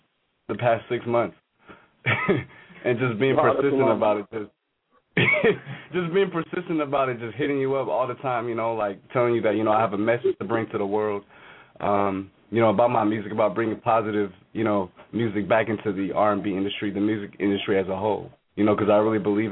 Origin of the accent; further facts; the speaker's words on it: Minneapolis, Minnesota, United States; also born or lived in Seattle, United States; I grew up in Minneapolis. I was born in Seattle, grew up in Minneapolis, went to high school at Henry, graduate of Augsburg College last year